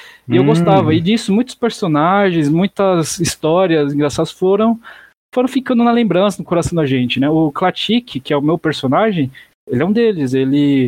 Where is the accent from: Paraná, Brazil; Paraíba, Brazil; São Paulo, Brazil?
São Paulo, Brazil; E sou aqui de São Paulo